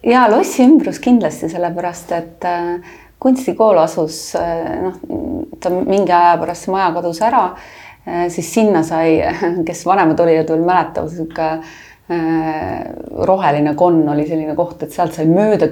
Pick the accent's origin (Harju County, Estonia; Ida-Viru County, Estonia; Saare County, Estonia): Saare County, Estonia; Kuressaare; lapsena oli Kuressaare või üldse Saaremaa väga turvaline kasvukeskkond.